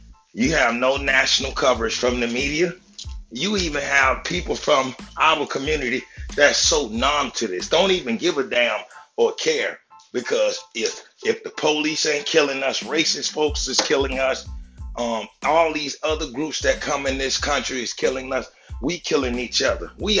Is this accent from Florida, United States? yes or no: yes; Florida, United States; Now, I'm from the Manatee County area, and I'm gonna tell you, it ain't too many brothers standing up out here.